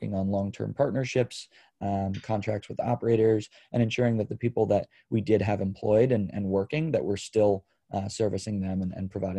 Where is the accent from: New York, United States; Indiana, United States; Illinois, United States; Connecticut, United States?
Connecticut, United States; Yes, born and raised in Connecticut, and my family still lives out here.